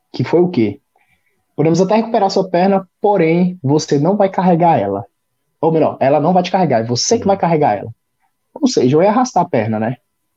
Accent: Brazil; Cara, eu morava em uma cidade, né? É uma cidade do entorno do DF, de Brasília, né? E essa cidade não tinha muito estrutura para esporte, né?

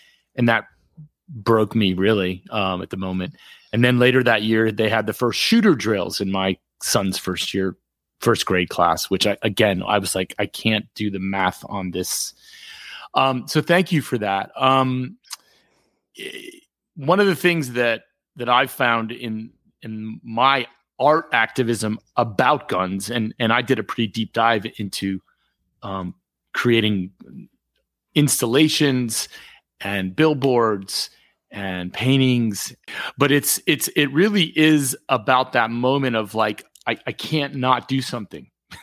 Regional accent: Florida, United States; the state of Florida, my home state, Ron's home state, Katie's home state

